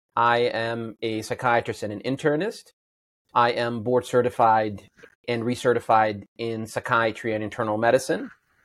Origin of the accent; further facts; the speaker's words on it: Aleppo, Aleppo Governorate, Syria; moved away; Originally, my family is from Syria, and my hometown, Aleppo, Syria, is the place of birth for inpatient psychiatric care.